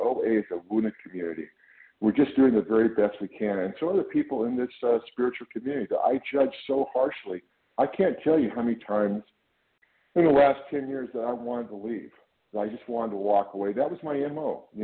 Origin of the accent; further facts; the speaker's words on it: California, United States; I'm from California